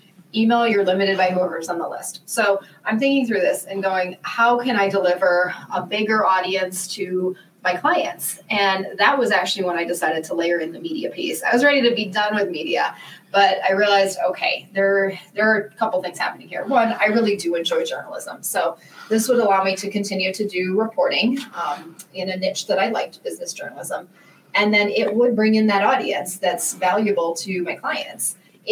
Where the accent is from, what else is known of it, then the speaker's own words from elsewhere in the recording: Cleveland, Ohio, United States; I'm from Cleveland.